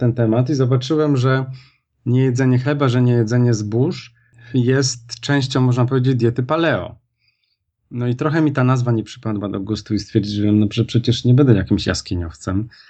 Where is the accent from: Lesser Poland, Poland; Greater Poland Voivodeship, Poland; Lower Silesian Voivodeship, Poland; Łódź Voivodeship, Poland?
Lesser Poland, Poland; Kraków; pochodzę z Krakowa, mam jeszcze 30 parę lat.